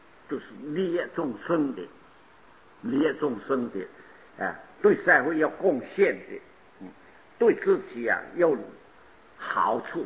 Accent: China; 我们中国人啊，讲春天是气候好一点，夏天热。

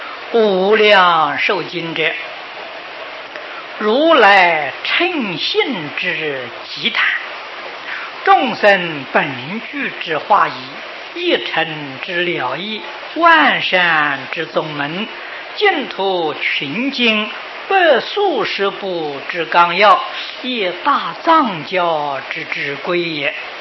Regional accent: China; 在我们中国人称之为经中之王

